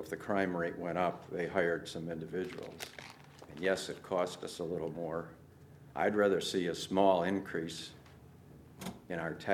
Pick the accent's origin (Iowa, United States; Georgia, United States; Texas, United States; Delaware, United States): Delaware, United States; Henlopen Landing; I'm from Henlopen Landing.